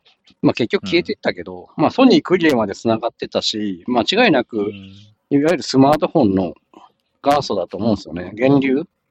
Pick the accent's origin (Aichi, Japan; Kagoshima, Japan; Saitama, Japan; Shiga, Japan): Aichi, Japan; Toyohashi; born there; 僕は結局、豊橋なんで、豊橋生まれなんで